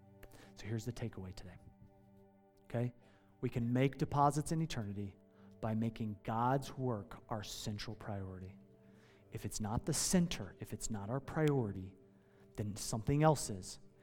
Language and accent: English; Iowa, United States; I grew up in Iowa. Listen, I grew up working on farms that made bacon.